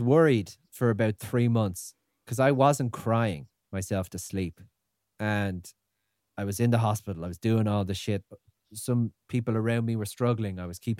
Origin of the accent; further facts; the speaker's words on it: Ireland; I didn't because I'm Irish and I was afraid if I go, he's mental.